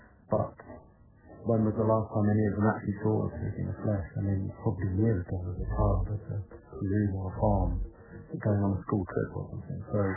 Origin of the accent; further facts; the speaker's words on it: South East England, United Kingdom; particularly where I grew up in Kent